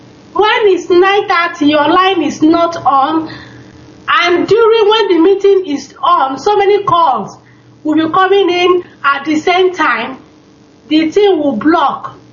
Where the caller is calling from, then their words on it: Stockholm, Stockholm County, Sweden; I'm calling from Stockholm, Sweden.